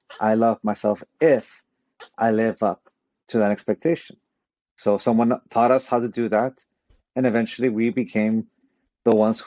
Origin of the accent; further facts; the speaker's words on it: San Diego, California, United States; also born or lived in Tijuana; I was born in San Diego, California. And I'm one of those, I lived both in Tijuana and San Diego.